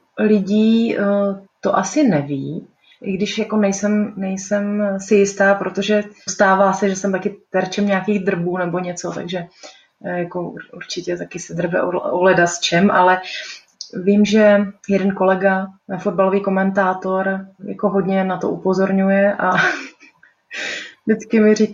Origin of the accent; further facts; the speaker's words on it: Brno, South Moravian Region, Czechia; now in Prague, Czech Republic; tak jak jsem přišla z Brna, vlastně neměla jsem pocit, že bych byla něčím jiná